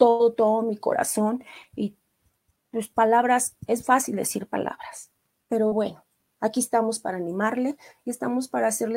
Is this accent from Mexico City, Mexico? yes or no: yes; Iztapalapa, Mexico City, Mexico; soy de Iztapalapa, de una de las colonias de Iztapalapa.